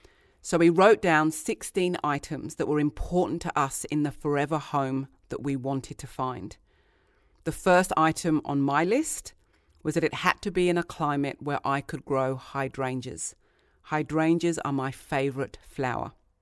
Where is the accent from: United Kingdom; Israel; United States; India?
United Kingdom; South East England; I grew up in Kent, which is known as England's country garden. I grew up playing in and around farms and paddocks.